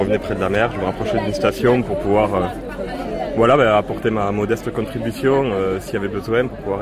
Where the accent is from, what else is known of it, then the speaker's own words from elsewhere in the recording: Toulouse, Occitanie, France; also born or lived in Marseille / Singapore; now in Brittany, France; moi je suis originaire en fait de Toulouse. Après j'ai vécu quelques années dans la région marseillaise, puis en Asie, à Singapour. Et voilà, depuis 2 ans je suis arrivé en Bretagne.